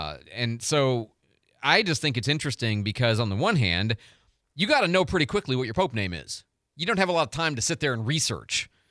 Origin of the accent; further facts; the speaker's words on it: Chicago, Illinois, United States; also born or lived in St. Louis / Arizona / Oregon / Detroit; I'm from a lot of places. But, you know, I grew up in Chicago, went to school and in the suburbs. You know, also from St. Louis, both equal time, almost exactly identical equal time, by the way.